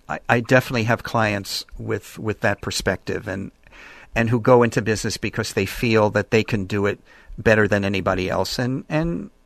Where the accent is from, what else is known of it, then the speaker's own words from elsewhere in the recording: New York, United States; And I'm reminded when I grew up in New York, there was an ad on television for Fram oil filters.